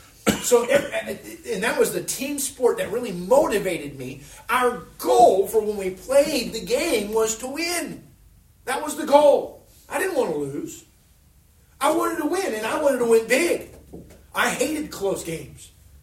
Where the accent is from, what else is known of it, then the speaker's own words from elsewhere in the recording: Tacoma, Washington, United States; I grew up in Seattle, in the Tacoma area, and pastor's wife knows, there it rains a lot.